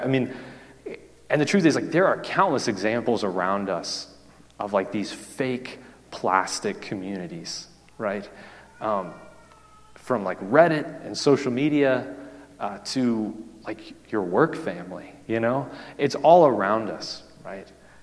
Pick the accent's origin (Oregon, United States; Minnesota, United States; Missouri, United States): Missouri, United States; now in Kentucky, United States; especially here in Kentucky and in my home state of Missouri, which were border states